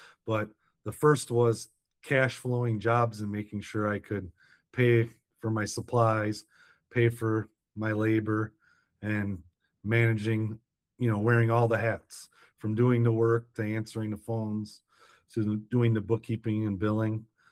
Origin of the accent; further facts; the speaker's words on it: Detroit, Michigan, United States; I'm from Detroit, so we're kind of like that Henry Ford, you can have in any color as long as it's black type mentality.